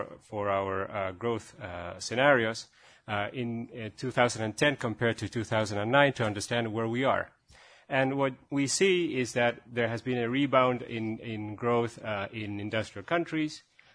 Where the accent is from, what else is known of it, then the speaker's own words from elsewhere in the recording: Argentina; And I'm from Argentina.